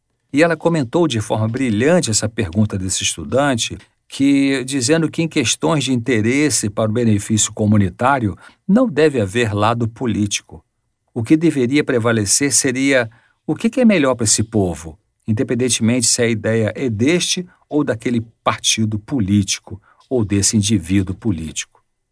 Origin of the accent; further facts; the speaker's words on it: Nova Friburgo, Rio de Janeiro, Brazil; born there; uma jovem nascida na cidade que eu nasci também, chamada Nova Friburgo, no Rio de Janeiro, na região serrana do Rio de Janeiro.